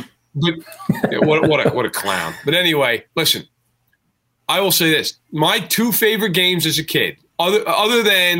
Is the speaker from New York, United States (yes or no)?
yes; New York, United States; I grew up in New York, obviously.